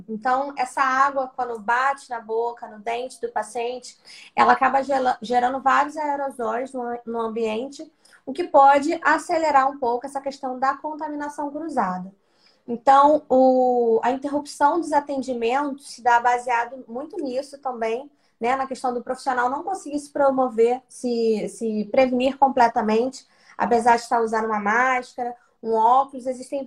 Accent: Rio de Janeiro, Brazil; Eu sou do Rio de Janeiro, do estado, da cidade do Rio de Janeiro, e nós ficamos no bairro da Zona Oeste.

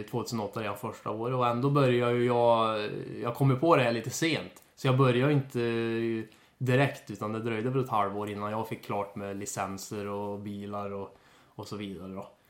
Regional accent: Sunnemo, Värmland, Sweden; för jag kommer från Sunnemo då, så jag växte upp här hela mitt liv så att...

